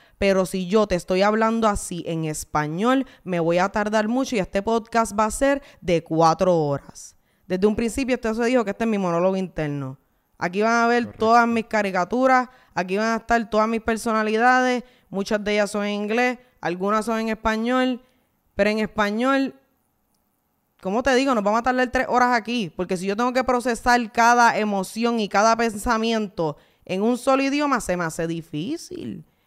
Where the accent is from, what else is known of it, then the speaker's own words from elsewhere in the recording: Puerto Rico; born there; Yo proceso información mejor en inglés. I don't know why. Yo sé, nací en Puerto Rico.